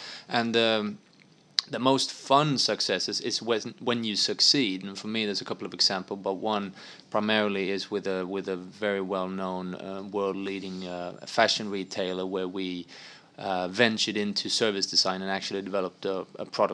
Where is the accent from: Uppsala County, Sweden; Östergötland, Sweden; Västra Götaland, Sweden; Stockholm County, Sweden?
Stockholm County, Sweden; Stockholm; It's clean, it's close to water, which Stockholm is, my hometown, Stockholm, which I love because it's water close by.